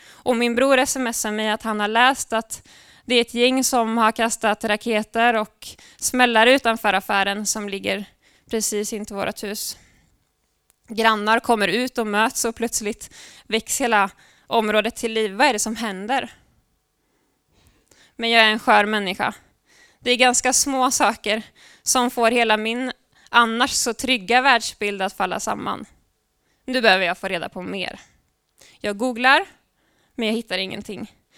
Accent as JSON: {"language": "Swedish", "town": "Sjuntorp", "region": "Västra Götaland County", "country": "Sweden", "tie": "born or raised there", "said": "Jag tänker tillbaks på somrarna i Sjuntorp där jag är uppvuxen."}